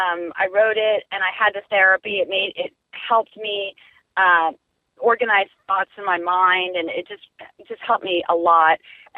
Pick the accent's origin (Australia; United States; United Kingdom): United States; East Coast; I'm from the East Coast, so I've been in New York during 4th of July